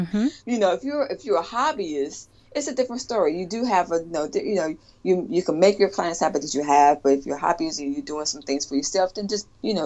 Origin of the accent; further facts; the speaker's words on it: North Carolina, United States; I'm from North Carolina, so I've had going back and forth home all in the last 2.5 months